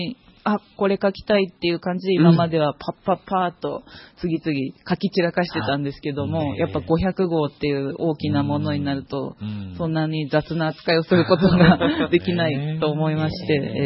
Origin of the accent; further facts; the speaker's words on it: Matsuzaki, Shizuoka, Japan; 私は松崎町出身なのですが